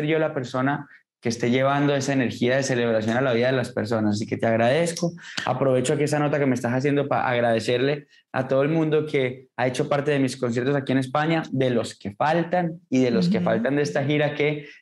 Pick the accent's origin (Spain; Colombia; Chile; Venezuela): Colombia; pero como colombiano y como persona que estaba ansiosa por volver a celebrar en colectividad